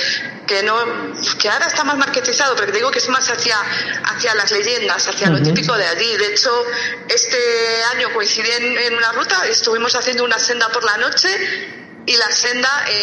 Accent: Galicia, Spain; vuelvo a hacer hincapié, como buena gallega

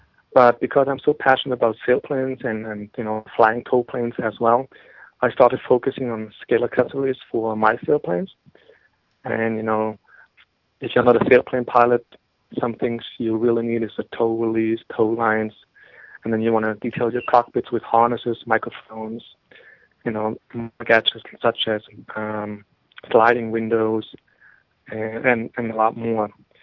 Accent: Germany; English is a second language; moved away as an adult; now in United States; Maybe you can hear from my accent that I'm from Germany originally. And I used to fly airplanes there when I was a kid. But after I moved to the U.S. in 2001

